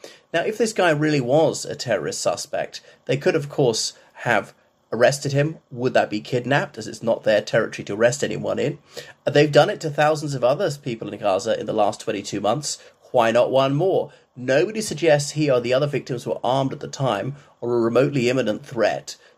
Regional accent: Ireland; from Ireland.

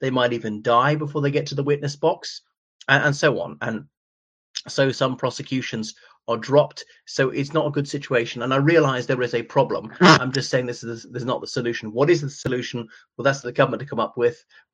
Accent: Ireland; from Ireland.

